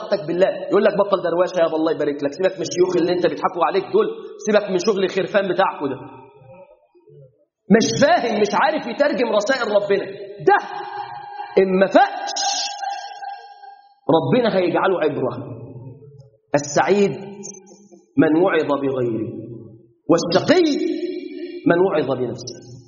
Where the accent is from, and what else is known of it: Egypt